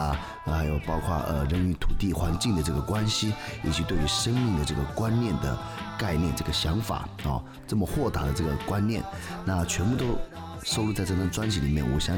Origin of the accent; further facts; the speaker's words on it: Southeast Taiwan, Taiwan; 因为我很多的这个创作灵感来自于我的生长环境，我的家乡。台湾的东南边你就大概就知道了。